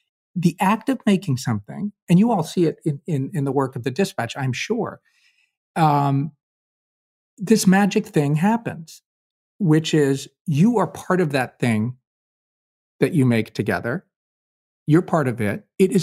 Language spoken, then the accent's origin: English; Kentucky, United States; and I'm a volunteer from Kentucky, and we had Senator Obama visit Louisville.